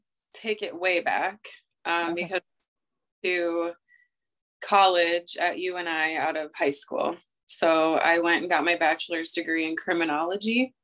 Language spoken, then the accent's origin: English; Oelwein, Iowa, United States; now in Cedar Rapids, United States; Owine, Iowa.